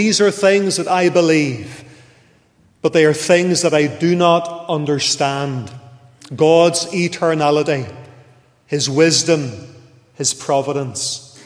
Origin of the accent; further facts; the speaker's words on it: Lisburn, Northern Ireland, United Kingdom; born there; I was born in 1978 in the Lagan Valley Hospital in Lisburn